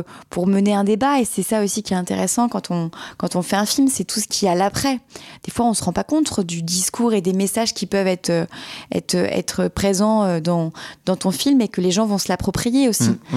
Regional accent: Plescop, Brittany, France; Je suis originaire de Plescop, c'est une petite ville à côté de Vannes.

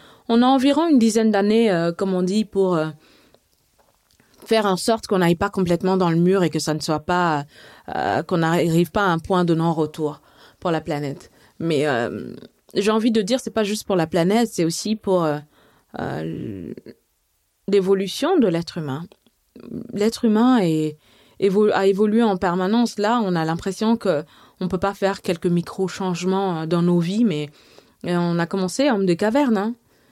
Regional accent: Mali

